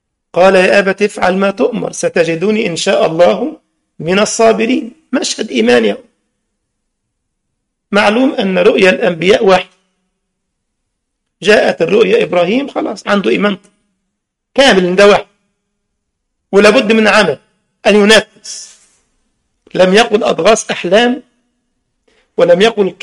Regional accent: Egypt; احنا بنسميه العقد عندنا في مصر، معرفش في الشام ماذا تسمونه

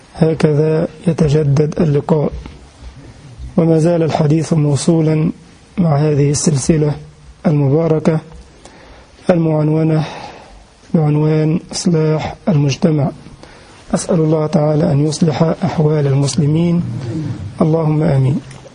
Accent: Egypt; فأنت مغربي نعم وأنا مصري

